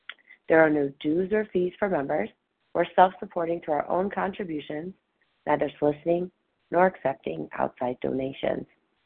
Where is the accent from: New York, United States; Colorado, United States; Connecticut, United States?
Colorado, United States; I'm from Colorado, and I am a recovered compulsive overeater.